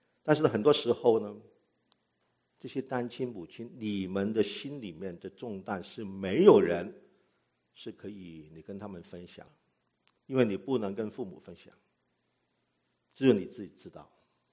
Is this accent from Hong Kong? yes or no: yes; Hong Kong; 那我是在香港长大，所以我是对这个鸡小鸡不那么理解啊